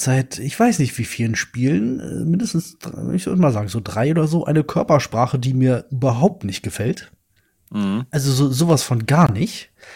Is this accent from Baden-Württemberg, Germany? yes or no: no; Berlin, Germany; Ich als Berliner